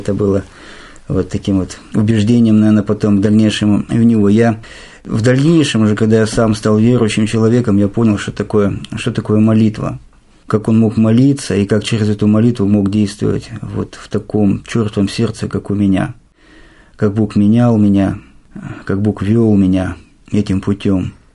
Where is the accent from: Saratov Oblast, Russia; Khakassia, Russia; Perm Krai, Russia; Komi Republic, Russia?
Komi Republic, Russia; Vorkuta; Сам я родом из Воркуты.